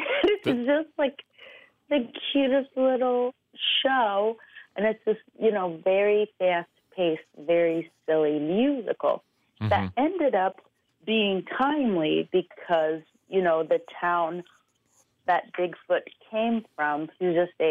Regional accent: Omaha, Nebraska, United States; Growing up in Omaha, for me, meant growing up around a lot of white people.

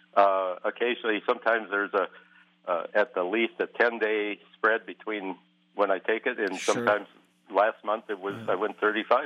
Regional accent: Minnesota, United States; now in Florida, United States; I live in Florida, but I'm from Minnesota, so you can't take that out

